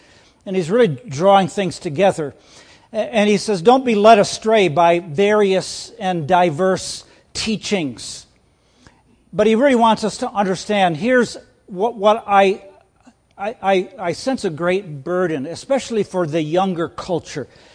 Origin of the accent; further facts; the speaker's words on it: Iowa, United States; I'm a flatlander from Iowa. I was out doing a little bit of jogging and running, and I am not used to your West Virginia hills.